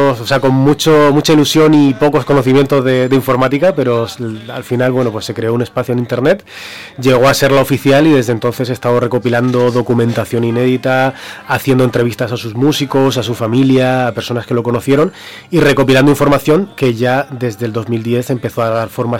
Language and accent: Spanish; Murcia, Region of Murcia, Spain; De Murcia. Murcia, cerquita, pero no soy de Valencia.